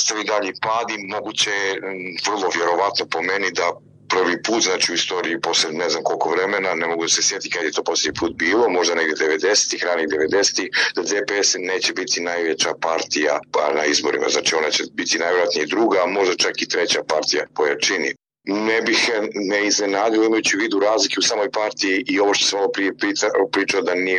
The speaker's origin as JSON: {"language": "Serbian", "country": "Montenegro", "said": "na sjeveru Crne Gore, odakle sam ja"}